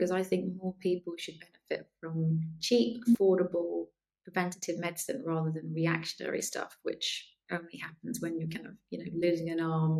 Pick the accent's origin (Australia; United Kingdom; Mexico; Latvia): United Kingdom; England; accent: English; But with my English accent.